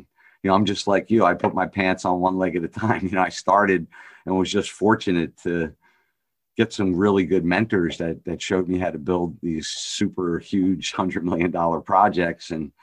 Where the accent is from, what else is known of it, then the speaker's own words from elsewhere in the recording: New Jersey, United States; Yeah, I grew up in New Jersey. I'm about 20 miles outside the Holland Tunnel. I'm close to Newark Airport